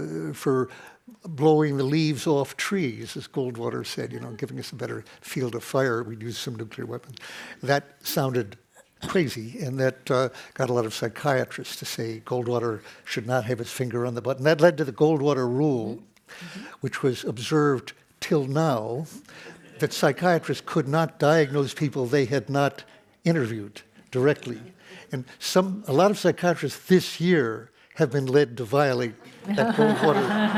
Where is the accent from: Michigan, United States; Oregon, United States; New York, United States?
Michigan, United States; Detroit; in my hometown of Detroit, where the Democrats always used to start their campaigns, in Cadillac Square